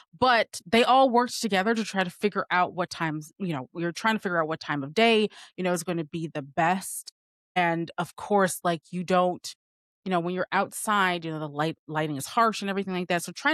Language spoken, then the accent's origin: English; Rochester, New York, United States; Because, I mean, we're from Rochester, we can do that.